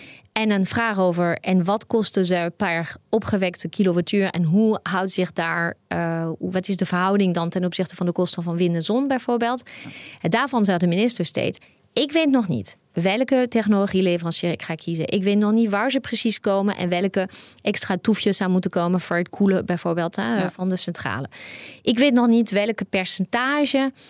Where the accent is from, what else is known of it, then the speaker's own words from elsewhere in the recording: France; ik kom uit Frankrijk, dus ik kan Franse rapporten lezen.